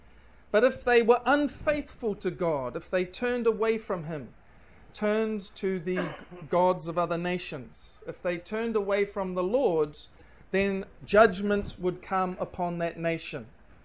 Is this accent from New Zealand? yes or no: yes; New Zealand; now in Fiji; I come from New Zealand. I've been in Fiji for about a little bit over two months now.